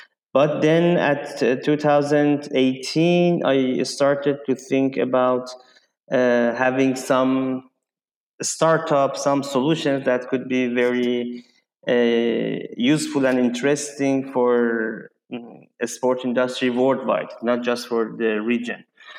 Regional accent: Tehran, Tehran Province, Iran; English is a second language; also born or lived in Dubai; now in Doha, Qatar; I'm from Iran. I born in Tehran.

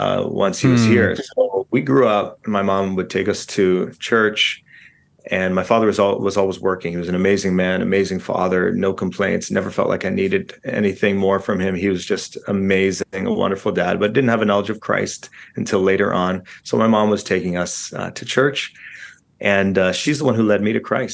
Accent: Markham, Ontario, Canada; also born or lived in Toronto; Yeah, so my parents immigrated from Egypt. I was born in Canada. I was born in Scarborough, which is in Toronto, east side of the city of Toronto. And then we moved to a suburb called Markham, part of the GTA, the Greater Toronto Area. So I've always been in this vicinity here.

